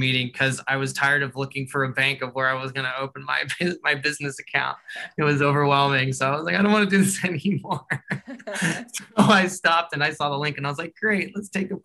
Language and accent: English; California, United States; I'm from California originally, so I've been kind of navigating this whole world of teaching.